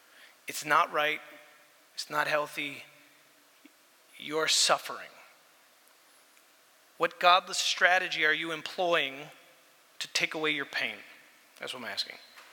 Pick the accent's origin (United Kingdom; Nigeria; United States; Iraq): United States; Wait a minute, I'm an American.